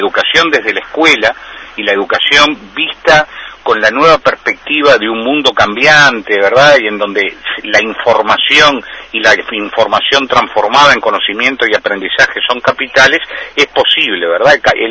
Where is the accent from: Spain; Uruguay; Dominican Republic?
Uruguay; somos todos los uruguayos